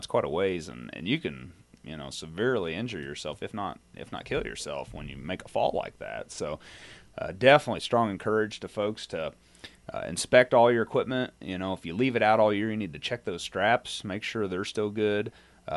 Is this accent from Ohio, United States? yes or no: no; Iowa, United States; I'm from Page and Montgomery County, so I'm further south yet